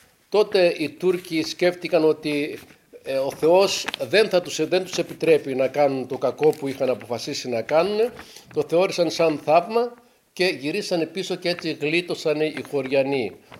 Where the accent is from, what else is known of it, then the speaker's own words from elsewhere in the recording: Mikropoli, Eastern Macedonia and Thrace, Greece; Είμαι από τη Μικρόπολη, ένα πολύ όμορφο χωριό στους πρόποδες του Μενίκιου, εκεί όπου συναντιέται το Μενίκιο με το όρος Φαλακρό, που χωρίζει το όρος Φαλακρό από το Μενίκιο. Ένα γραφικό χωριό, πανέμορφο.